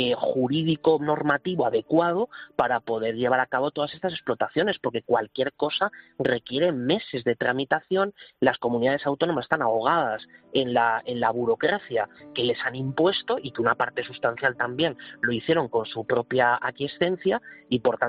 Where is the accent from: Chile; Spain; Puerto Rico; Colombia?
Spain; Ocaña, Castilla-La Mancha; Hombre, mi pueblo es Ocaña.